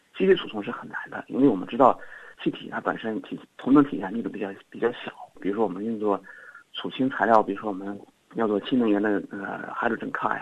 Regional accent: China

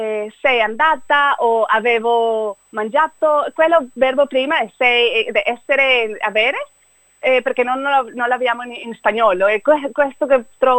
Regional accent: Venezuela; also born or lived in Miami; now in Sydney, Australia; Sono venezuelana, poi come hai detto abito qui da 4 anni a Sydney. Sono nata a Miami, Florida, poi i miei genitori sono andati a Venezuela e poi ho cresciuto là.

